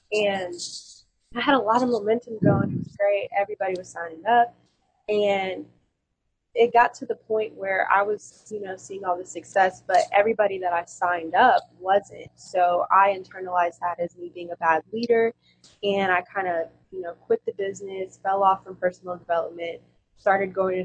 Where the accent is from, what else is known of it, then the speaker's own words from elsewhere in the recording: Pennsylvania, United States; born there; now in Atlanta, United States; like, I live here in Atlanta. I was born in Pennsylvania.